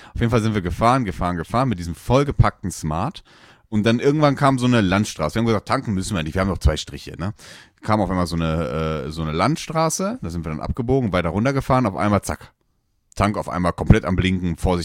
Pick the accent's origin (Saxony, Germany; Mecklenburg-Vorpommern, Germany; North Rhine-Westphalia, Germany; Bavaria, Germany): North Rhine-Westphalia, Germany; Dortmund; born there; ich komme ja gebürtig aus Dortmund